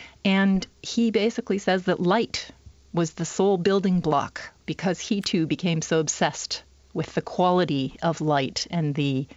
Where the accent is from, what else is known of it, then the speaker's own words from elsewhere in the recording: Canada; I grew up largely in Canada